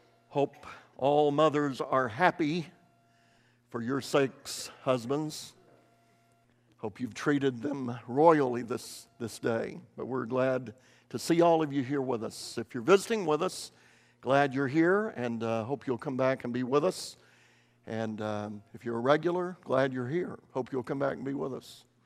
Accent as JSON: {"language": "English", "region": "Kentucky", "country": "United States", "said": "I told people that I was from Kentucky."}